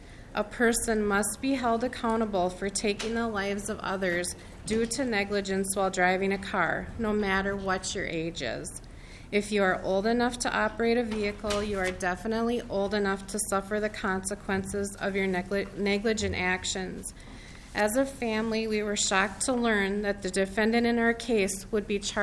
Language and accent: English; Marshall, Minnesota, United States; I'm from Marshall, Minnesota.